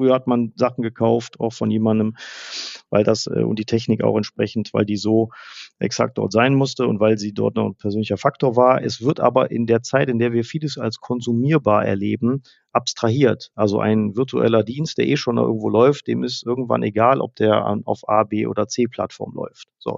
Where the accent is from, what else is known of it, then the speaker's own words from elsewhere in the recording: Rhineland, Germany; als Rheinländer